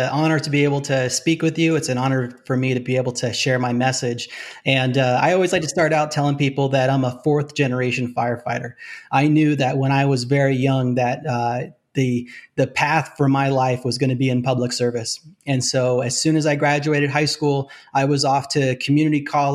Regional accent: Half Moon Bay, California, United States; out on the coast where I grew up in Half Moon Bay, just about 20, 24 miles south of San Francisco.

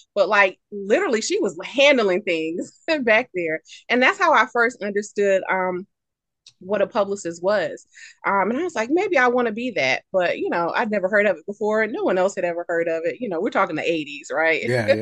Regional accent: South Carolina, United States; So I'm from South Carolina. Beach music is huge there.

